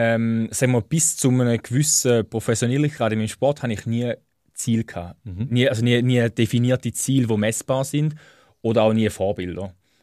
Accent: Büsingen, Baden-Württemberg, Germany; Ich bin da wunderschön behütet in Büsing aufgewachsen am Kanton Schaffhausen.

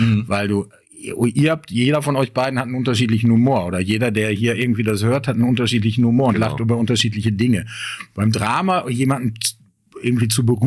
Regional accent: Bottrop, North Rhine-Westphalia, Germany; now in Münster, Germany; Bottrop bleibt meine Heimatstadt, wird es auch immer bleiben.

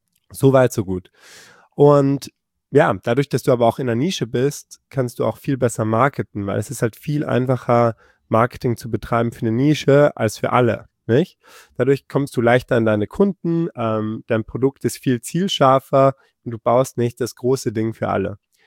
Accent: Bosnia & Herzegovina; Und ich habe mit Kroatien auch nicht so viel am Hut am Ende des Tages. Ich komme ja ursprünglich auch aus Bosnien, genau.

